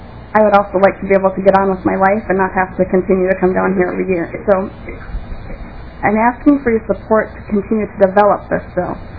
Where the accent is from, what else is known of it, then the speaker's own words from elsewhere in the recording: Staples, Minnesota, United States; I'm a breeder from Staples, Minnesota.